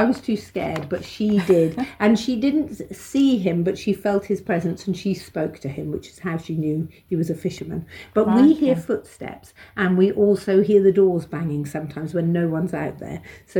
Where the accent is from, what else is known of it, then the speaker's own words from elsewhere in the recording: East of England, United Kingdom; When I was a little girl and growing up in Norfolk, at about the age of 12